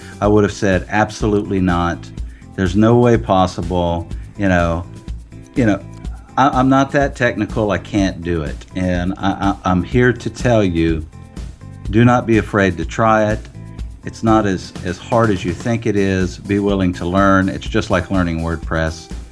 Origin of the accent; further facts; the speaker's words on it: Ville Platte, Louisiana, United States; Well, I'm from a very small town in South Louisiana, Ville Platte, Louisiana. It's French for flat town. I live in the heart of Acadiana, which is consists of 13 parishe